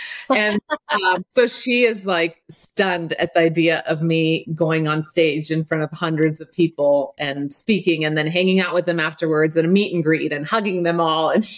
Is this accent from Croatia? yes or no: yes; Croatia; I was born and raised in Croatia, and we didn't have a lot of money when I was real young.